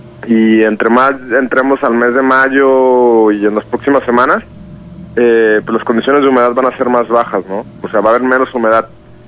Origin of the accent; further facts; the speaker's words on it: Mexico; todos sabemos que culturalmente como mexicanos algunas veces no atendemos las reglas